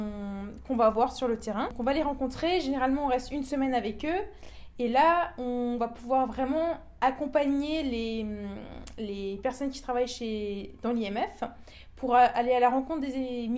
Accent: Grand Est, France; j'ai 22 ans, je viens d'Alsace

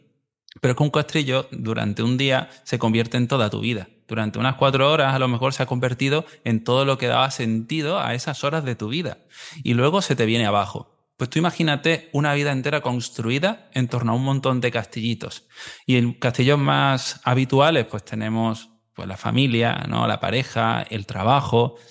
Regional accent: Marbella, Andalusia, Spain; Soy de Marbella, yo no he hecho un castillo en mi vida.

